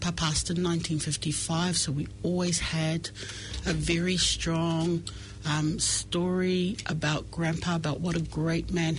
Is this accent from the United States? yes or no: no; New Zealand; born there; I wasn't born in Samoa. I was born here in New Zealand.